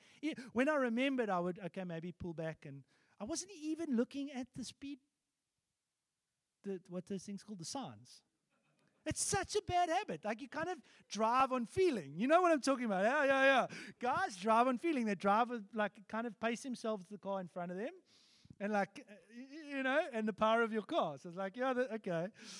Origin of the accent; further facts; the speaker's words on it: England, United Kingdom; I'm English, so sometimes I say Afrikaans words that actually are a bit crass.